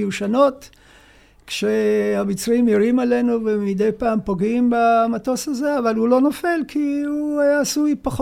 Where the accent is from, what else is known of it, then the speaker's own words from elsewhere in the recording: Jerusalem, Jerusalem District, Israel; אני גדלתי בשכונה שהמרחק בין להיות נורמטיבי לבין להיות בעולם הפשע הוא בעובי של סכין גילוח